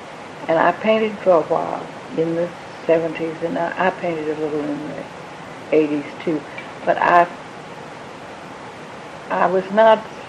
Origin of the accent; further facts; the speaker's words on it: Houston, Texas, United States; also born or lived in Fort Worth; Well, I always say I was born in Houston. I actually was born in Fort Worth, but my father was a lawyer, and he was left the firm in Fort Worth when I was a baby and came to Houston, so I've lived here all my life.